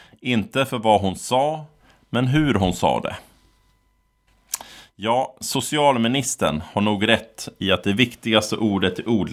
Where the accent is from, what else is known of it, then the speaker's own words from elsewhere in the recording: Västerås, Västmanland County, Sweden; när jag var barn på Spikvällsgatan i Västerås.